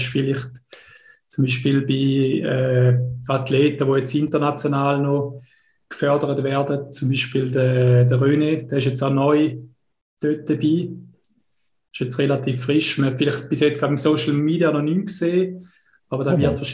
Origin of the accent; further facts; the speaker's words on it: Oberbüren, St. Gallen, Switzerland; ich komme aus der Ostschweiz, schönen Kanton St. Gallen, aus Oberbüren.